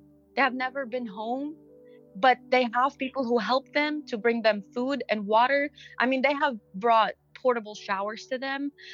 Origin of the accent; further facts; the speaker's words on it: Iraq; I have never been so proud to say that I'm from Iraq than now.